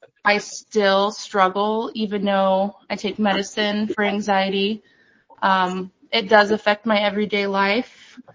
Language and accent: English; Illinois, United States; moved away as an adult; So I'm initially from Illinois, and I moved here last year. Yes, I was licensed for about 7 years from Illinois.